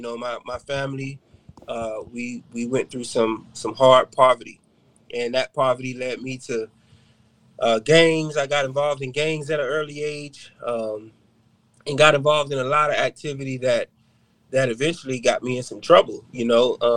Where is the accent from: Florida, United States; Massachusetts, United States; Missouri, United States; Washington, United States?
Florida, United States; Fort Lauderdale; I grew up in Parkway. That's a neighborhood down there. Lived in Sunland, you know, lived in Dillard. I lived in several areas within Fort Lauderdale.